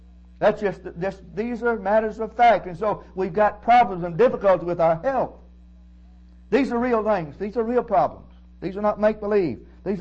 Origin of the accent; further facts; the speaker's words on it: Tallahassee, Florida, United States; I'm a homeboy. I'm a hometown boy. I'm from Tallahassee.